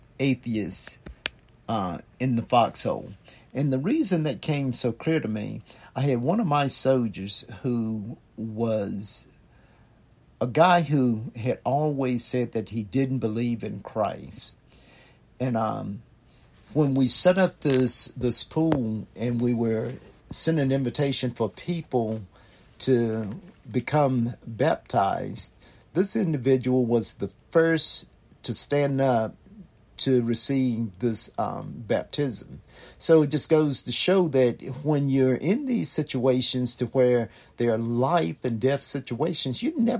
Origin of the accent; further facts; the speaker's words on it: Virginia, United States; born there; I was born in Virginia